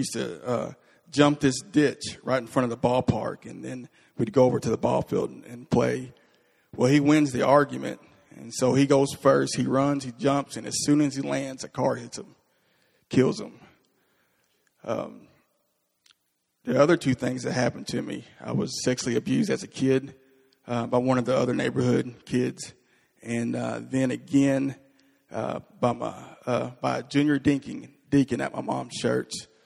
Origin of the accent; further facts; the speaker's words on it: Paducah, Kentucky, United States; I was born and raised in Paducah, Kentucky. It's about 2 hours southwest from here.